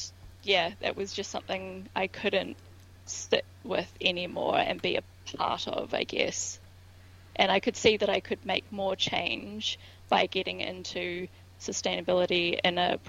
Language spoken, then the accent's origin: English; Auckland, New Zealand; I grew up in Auckland and I am still there. I've only ever lived on the North Shore, so no idea what happens over the bridge.